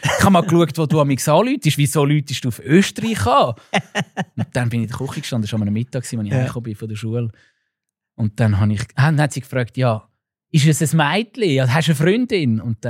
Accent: Switzerland; Aber ich bin auf dem Land aufgewachsen und ich habe nachher nie Probleme gehabt damit.

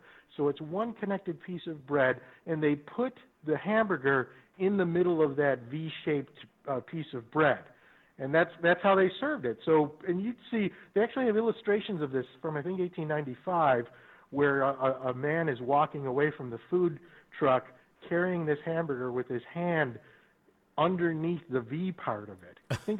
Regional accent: Buffalo, New York, United States; born there; You had to write a paper on the biography of the city you were born in. And I was born in Buffalo, New York.

